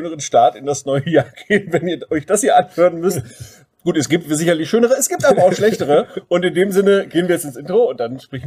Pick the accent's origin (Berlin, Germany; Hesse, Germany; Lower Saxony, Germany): Lower Saxony, Germany; born there; Ich bin ja aus Niedersachsen gebürtig